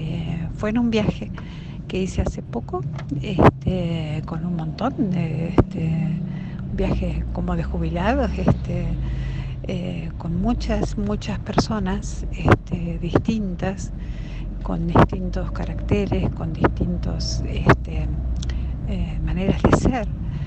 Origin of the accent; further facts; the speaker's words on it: La Plata, Buenos Aires Province, Argentina; soy de La Plata.